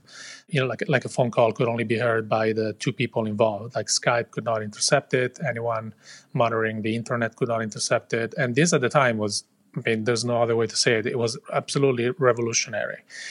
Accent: Italy; moved away; At the time, I was living in Spain, and I came from Italy. So I had a family in Italy, friends in Italy.

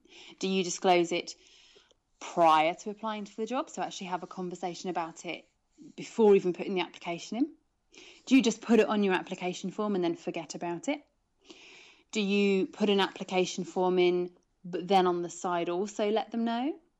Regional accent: South West England, United Kingdom; I'm from Gloucestershire.

